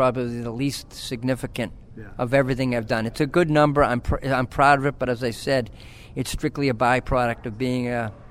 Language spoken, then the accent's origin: English; Swampscott, Massachusetts, United States; as a kid growing up in Swampscott, in that era, you wanted to be an athlete.